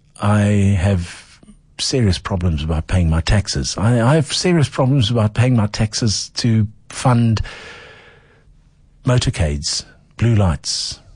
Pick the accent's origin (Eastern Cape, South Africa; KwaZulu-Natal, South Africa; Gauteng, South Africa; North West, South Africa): Eastern Cape, South Africa; I come from the Eastern Cape. I'm a Xhosa boy.